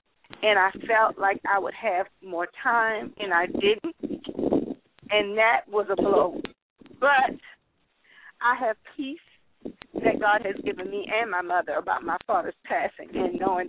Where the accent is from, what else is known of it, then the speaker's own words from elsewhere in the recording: New Orleans, Louisiana, United States; now in Georgia, United States; I live in Georgia. One of them is Georgia, but originally from New Orleans.